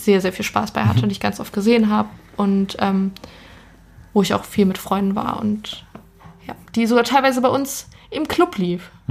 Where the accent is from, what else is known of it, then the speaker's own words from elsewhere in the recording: North Rhine-Westphalia, Germany; ich komme aus dem Ruhrgebiet